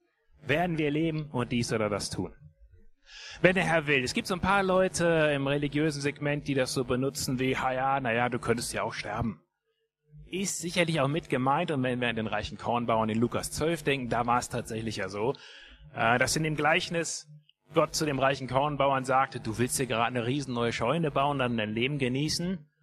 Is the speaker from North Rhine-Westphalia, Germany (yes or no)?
yes; Bielefeld, North Rhine-Westphalia, Germany; in Bielefeld gibt es sehr viele freie Gemeinden. Allein der Stadtteil Sennestadt, wo ich aufgewachsen bin, hat glaube ich 5.